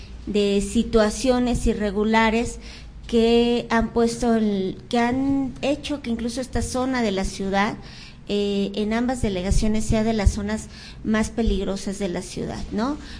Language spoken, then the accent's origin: Spanish; Pantitlán, Mexico City, Mexico; Yo soy originaria de Pantitlán, la colonia agrícola oriental, que es la colonia más grande de toda Latinoamérica.